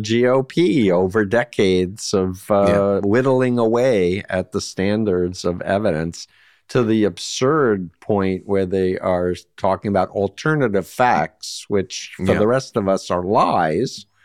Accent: New York City, New York, United States; All I can say is I'm a New Yorker. I grew up 1.3 miles from Donald Trump, in fact, on the poor side of Union Turnpike.

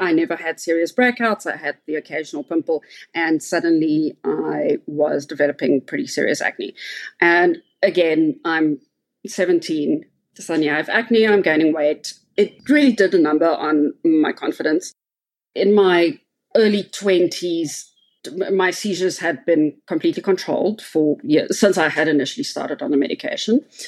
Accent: Cape Town, Western Cape, South Africa; now in Johannesburg, South Africa; I live in Johannesburg, South Africa. I'm originally from Cape Town.

